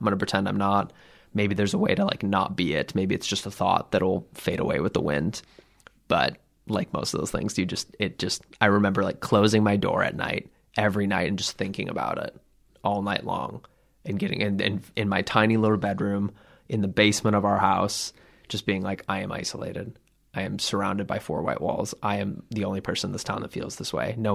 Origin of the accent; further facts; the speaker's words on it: Midwest, United States; But I grew up in a tiny town in the Midwest